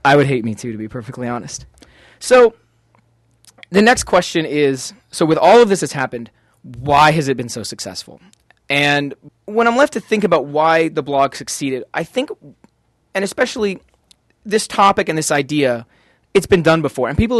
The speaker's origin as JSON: {"language": "English", "country": "Canada", "said": "I mean, I'm Canadian."}